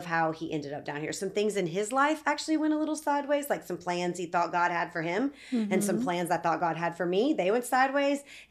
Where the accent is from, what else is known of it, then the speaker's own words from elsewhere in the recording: Harrisburg, North Carolina, United States; now in Indianapolis, United States; I grew up actually in North Carolina, in Charlotte, in a small town right outside of Charlotte, North Carolina, called Harrisburg. My parents are still there.